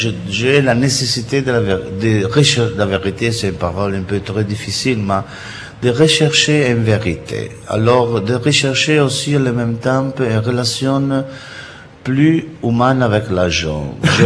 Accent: Italy; peut-être je suis de l'Italie

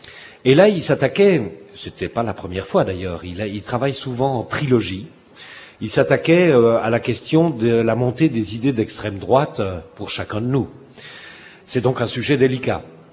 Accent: Switzerland; je suis suisse, je suis comédien, metteur en scène, j'ai été auteur à la Chartreuse en résidence. Et puis, je dirige le théâtre de poche à Genève depuis maintenant six ans

